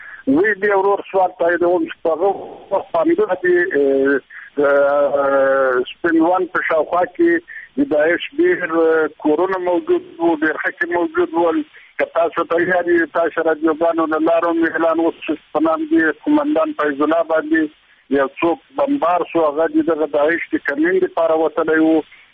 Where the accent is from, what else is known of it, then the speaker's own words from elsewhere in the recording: Ghazni, Afghanistan; زه هم د غزنی سړی یم